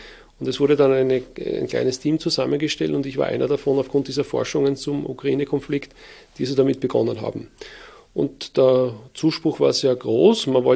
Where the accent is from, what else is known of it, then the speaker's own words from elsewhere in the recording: Wiener Neustadt, Lower Austria, Austria; dass ich aufgewachsen bin in Wiener Neustadt. Ja, Wiener Neustadt ist die Stadt, wo die Militärakademie steht.